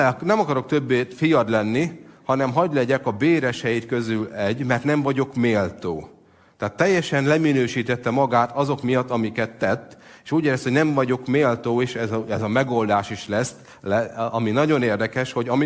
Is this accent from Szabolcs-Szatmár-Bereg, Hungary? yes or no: yes; Szabolcs-Szatmár-Bereg, Hungary; Legalábbis ahogy én felnőttem, a szabolcsi focisták, azok híresek arról